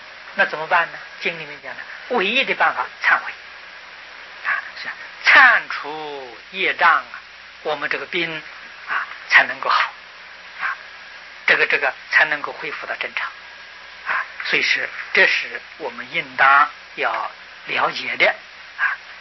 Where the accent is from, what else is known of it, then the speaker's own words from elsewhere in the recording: China; 所以我们中国人祭鬼神，这个鬼神都是指祖先